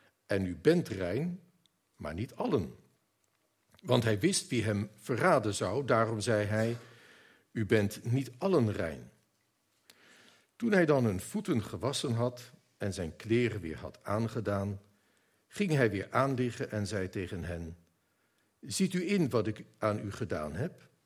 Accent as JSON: {"language": "Dutch", "town": "Scheveningen", "region": "South Holland", "country": "Netherlands", "tie": "born or raised there", "said": "Ik kom uit Scheveningen, op de eigen grens van Den Haag en Scheveningen. Daar heb ik tot mijn 30ste jaar gewoond."}